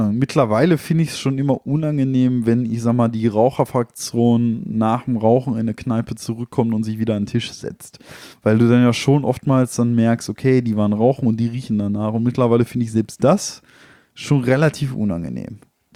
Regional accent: North Rhine-Westphalia, Germany; Ich sag mal, wir sind ja aus dem Ruhrgebiet, da reicht irgendwie der Blick.

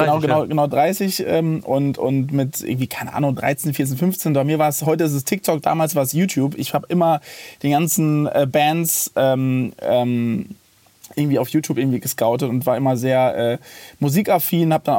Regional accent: Heidelberg, Baden-Württemberg, Germany; ich komme zwar auch aus Heidelberg, also liegt direkt neben Mannheim

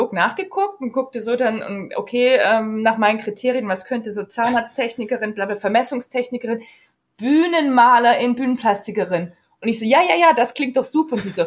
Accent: Riedlingen, Baden-Württemberg, Germany; Bei mir in der Kleinstadt in Riedlingen, wo ich aufgewachsen bin

